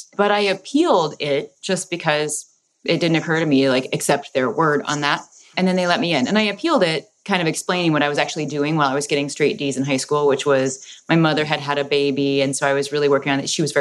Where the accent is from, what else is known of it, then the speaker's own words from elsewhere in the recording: Columbus, Ohio, United States; I'm from Columbus, so just down the road from you guys.